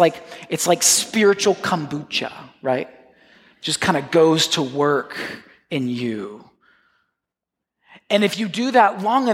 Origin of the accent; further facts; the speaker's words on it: Manhattan, New York, United States; I come from Manhattan where you just think all day and read books.